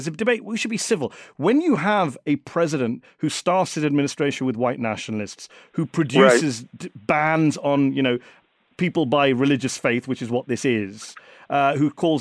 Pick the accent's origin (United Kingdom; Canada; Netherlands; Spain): United Kingdom; moved away as an adult; now in United States; I'm a British Muslim. Right. I moved here 3 years ago, but my daughters are Muslim Americans, right?